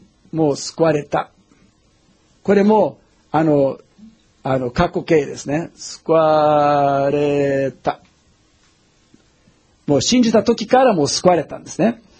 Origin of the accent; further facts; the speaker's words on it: Brazil; 例えば僕はブラジルで育ちましたけども